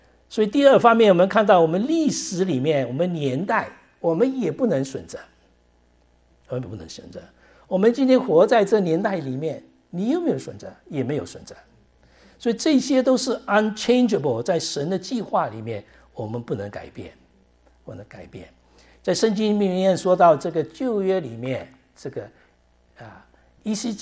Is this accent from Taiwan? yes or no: no; China; 我们是中国人这里没有美国人吧